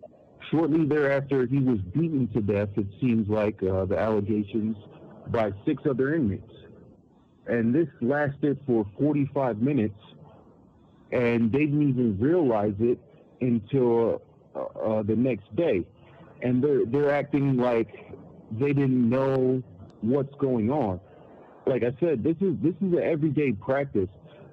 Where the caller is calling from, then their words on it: El Paso, Texas, United States; I'm calling from the El Paso County Jail Annex, El Paso, Texas, 79938.